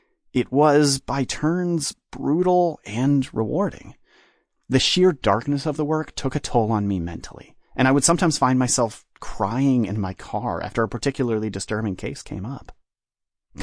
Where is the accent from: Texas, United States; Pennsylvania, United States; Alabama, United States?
Alabama, United States; Montgomery; I drifted from my home in Alabama to Washington, D.C., then back to my hometown of Montgomery.